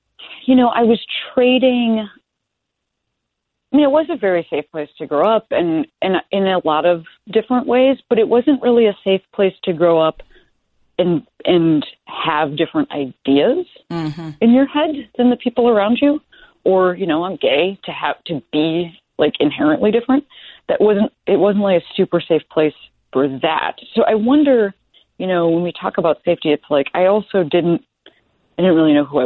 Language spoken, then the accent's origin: English; Illinois, United States; I grew up 15 miles outside Chicago, and in a very, like almost a joke, because we had literally a milkman